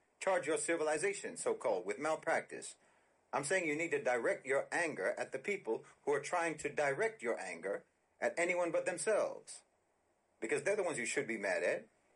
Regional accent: United States; I mean, I'm American.

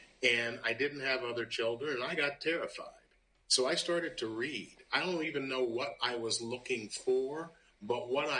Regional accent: Memphis, Tennessee, United States; when Dr. King got killed in my hometown of Memphis in 1968

